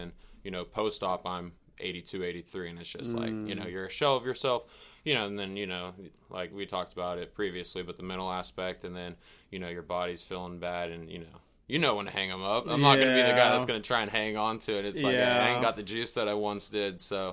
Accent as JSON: {"language": "English", "town": "Jenks", "region": "Oklahoma", "country": "United States", "tie": "born or raised there", "said": "So grew up, went to Jinx High School, played baseball, football, a little bit of hockey growing up."}